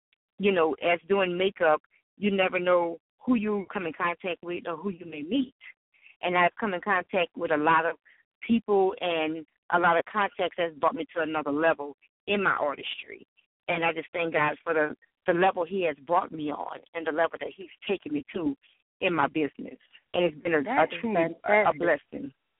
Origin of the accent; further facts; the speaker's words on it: New Orleans, Louisiana, United States; now in Frisco, United States; I am currently living in Frisco, Texas. I'm originally from New Orleans. I moved here due to Hurricane Katrina.